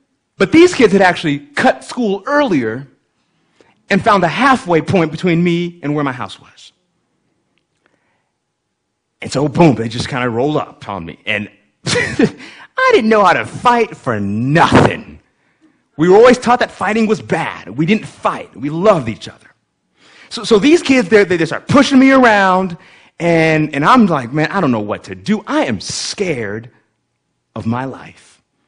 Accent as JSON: {"language": "English", "town": "Berrien Springs", "region": "Michigan", "country": "United States", "tie": "born or raised there", "also_born_or_lived": "Kenya", "said": "Born in Kenya, and about 1 year old, my parents came here to America. I grew up in Berrien Springs, Michigan."}